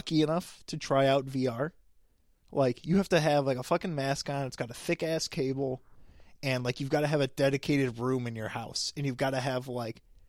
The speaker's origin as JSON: {"language": "English", "country": "United States", "said": "Yeah, I know, but I'm American."}